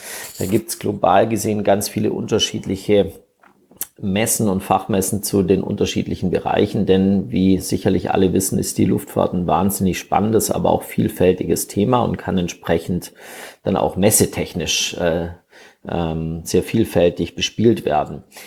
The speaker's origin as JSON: {"language": "German", "town": "Friedrichshafen", "region": "Baden-Württemberg", "country": "Germany", "tie": "born or raised there", "said": "ich bin hier gebürtig aus Friedrichshafen am schönen Bodensee"}